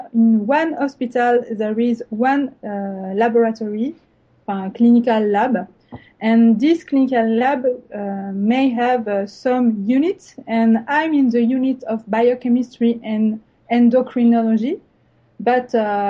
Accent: France; I'm from France and I'm working as a biochemist in the University Hospital of Montpellier in the south of France

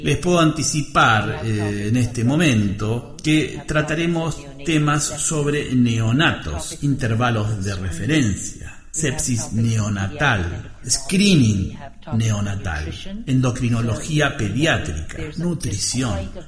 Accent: Canada; En verdad, al ser de Canadá

